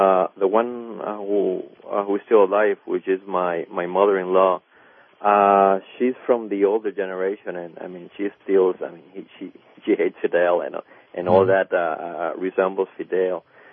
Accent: Portland, United States; I am from Portland. I am Hispanic American.

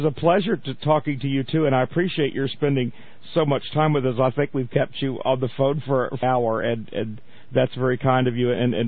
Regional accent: the South, United States; Growing up in the South, there are of course Catholics here

